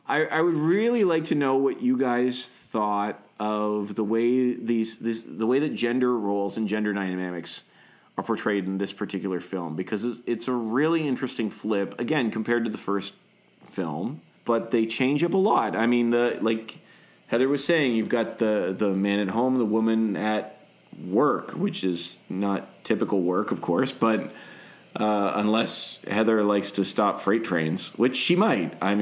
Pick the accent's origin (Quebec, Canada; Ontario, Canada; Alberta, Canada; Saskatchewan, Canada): Ontario, Canada; Toronto; No, I'm from Toronto. It's not going to sound right coming out of my mouth.